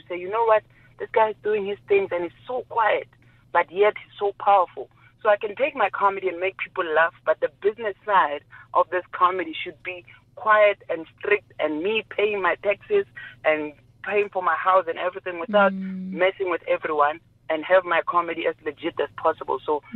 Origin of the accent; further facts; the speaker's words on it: Ga-Rankuwa, Gauteng, South Africa; Yeah, Garankuwa. I was born there, and everything that I've learned until after high school was in Garankuwa.